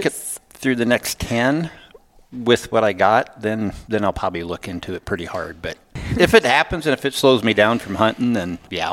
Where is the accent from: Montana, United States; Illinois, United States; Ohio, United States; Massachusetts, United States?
Montana, United States; Plains; I was born and raised in Plains, moved out, we moved to Kalispell for I think it was about 12 years, worked up there and stuff, and I still hunted. I didn't guide anything at all up there, just did log furniture work and build and stuff, and then decided to move back to Plains in 06.